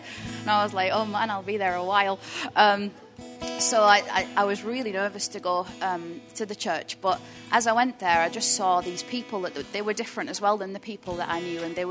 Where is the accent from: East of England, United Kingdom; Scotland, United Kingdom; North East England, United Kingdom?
North East England, United Kingdom; Thornaby; I've been a Christian now for about 12 years, but I didn't grow up in a Christian home at all. I'm from Thornaby originally.